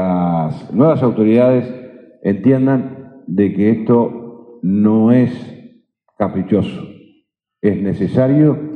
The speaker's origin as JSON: {"language": "Spanish", "country": "Uruguay", "said": "como somos uruguayos siempre pensamos que el coraje puede más que una realidad que desconocíamos."}